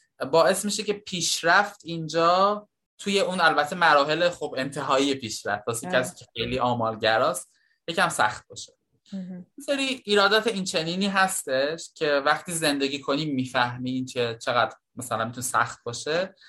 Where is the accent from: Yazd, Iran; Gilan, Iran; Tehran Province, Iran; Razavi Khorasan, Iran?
Tehran Province, Iran; Tehran; من تمام مدت تحصیلم رو تو تهران بودم و خب خودم هم متولد تهران هستم و هیچ وقت سفری به شهر دیگه نداشتم